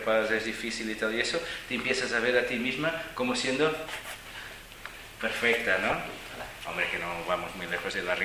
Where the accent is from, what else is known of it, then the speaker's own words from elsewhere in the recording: Italy; accent: Italian; Spanish is a second language; now in Portugal; Cuando vine de Italia. Martina, cuando vine de Italia tenía tanta sed y tanta que cuando llegaba a Portugal tenía muchos más alumnos que los otros. Yo creo que no por la calidad de las clases, pero simplemente por el acento italiano.